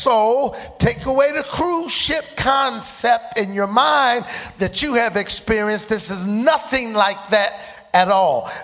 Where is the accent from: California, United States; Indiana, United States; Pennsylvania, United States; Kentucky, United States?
Pennsylvania, United States; Philadelphia; because I'm from Raymond Rosen Projects in North Philadelphia, I'm from the projects